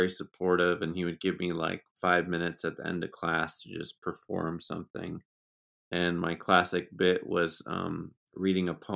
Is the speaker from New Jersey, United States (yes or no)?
no; Exeter, New Hampshire, United States; I'm from Exeter, New Hampshire, and you have no idea. You're like, how do I even get to Los Angeles?